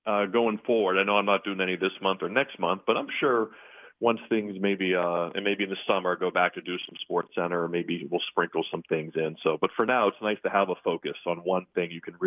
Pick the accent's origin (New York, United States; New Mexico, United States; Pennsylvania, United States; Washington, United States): Pennsylvania, United States; my dad was born and raised in Boston, raised us in the Pittsburgh area, Western Pennsylvania and Eastern Ohio. So it was just part of my upbringing.